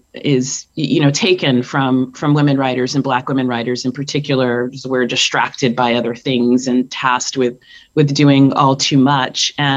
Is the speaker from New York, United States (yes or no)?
no; San Diego, California, United States; I grew up in San Diego.